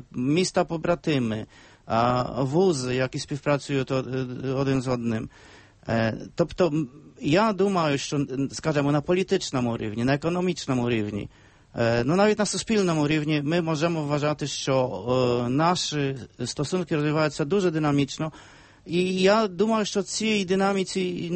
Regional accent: Poland; Ukrainian is a second language; ми можемо довести, що ми, поляки, але також і ви, українці, зробили дуже багато на цьому кордоні

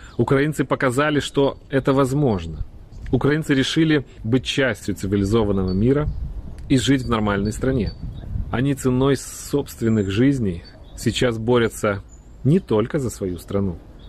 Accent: Vilnius, Vilnius County, Lithuania; Пушкин стоял и будет стоять в моем родном городе, в Вильнюсе.

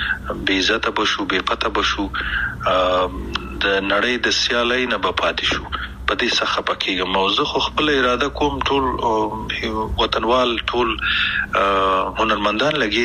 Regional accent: Afghanistan; موږ کوم افغانان یو چې خپل خپې وو کنه من کوم پښتانه او پتیالی او نومیالی

